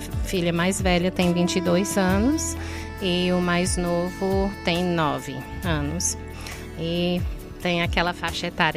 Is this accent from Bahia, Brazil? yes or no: no; Fortaleza, Ceará, Brazil; also born or lived in United States; eu sou americana, mas cresci aqui no Brasil desde bebezinha, 7 meses de idade, vim para o Brasil. Fui criada em Fortaleza com pais missionários